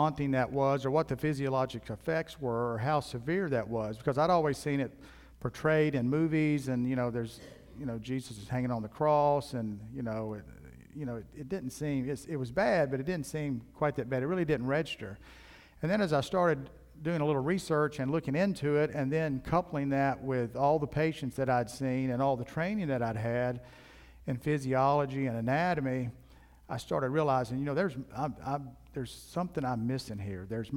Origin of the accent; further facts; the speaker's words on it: Kentucky, United States; I grew up in Kentucky. As Corey said, my mom and dad … we all grew up in Kentucky.